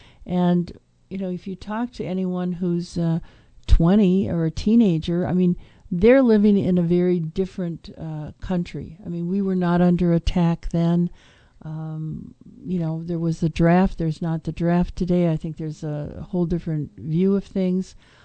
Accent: Wisconsin, United States; And I grew up in Wisconsin, but it was very honorable.

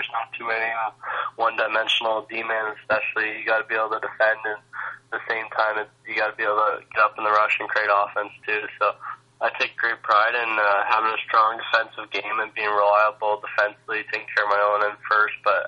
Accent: Summerside, Prince Edward Island, Canada; then just growing up in Summerside playing minor hockey for the Capitals, it just came a dream of mine playing in the NHL one day

